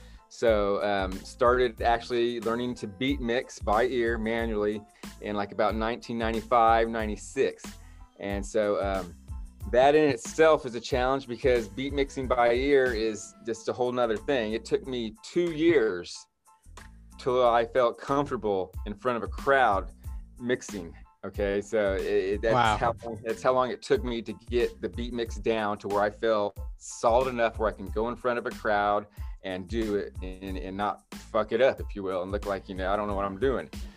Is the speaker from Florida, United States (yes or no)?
yes; Florida, United States; also born or lived in Louisiana / Colorado / Oklahoma; DJ name, and I was born in Louisiana. My dad was in the military, so he traveled around. So I was raised in Florida, Louisiana, Colorado, Oklahoma